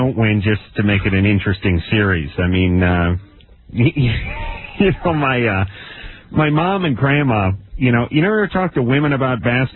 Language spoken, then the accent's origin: English; Los Angeles, California, United States; And even though I was born and bred in Los Angeles and I'm a Lakers fan, I'd like to see an interesting series.